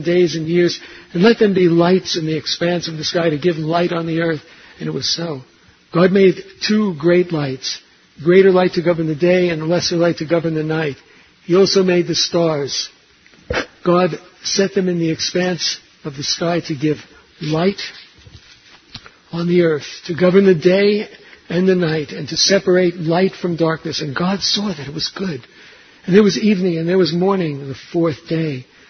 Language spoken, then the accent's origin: English; Bronx, New York, United States; Where am I from? I'm from the Bronx.